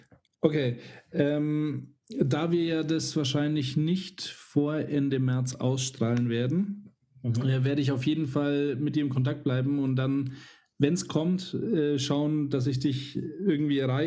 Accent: Nuremberg, Bavaria, Germany; Ja, aus Bayern. Nürnberg.

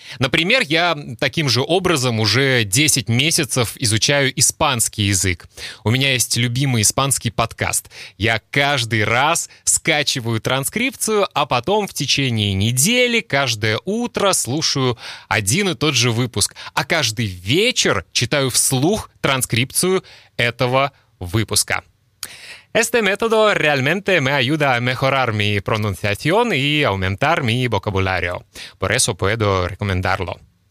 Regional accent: Kaliningrad, Kaliningrad Oblast, Russia; я родился и учился в Калининграде, который до Второй мировой войны был немецким Кёнигсбергом.

